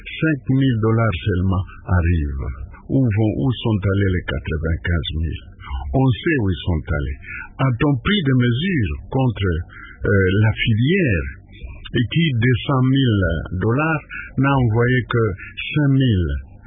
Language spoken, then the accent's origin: French; Sakania, Haut-Katanga, DR Congo; moi je suis de Sakania, j'ai fait l'école maternelle chez les sœurs de Marie Auxiliatrice, et après cela, je suis allé à l'école primaire, toujours chez les Salésiens